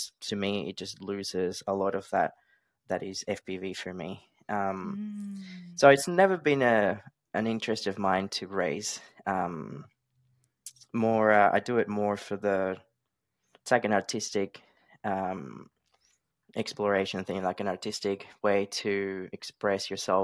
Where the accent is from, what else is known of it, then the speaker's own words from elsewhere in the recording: Australia; now in United States; So I'm from Australia. I'm currently living in the US.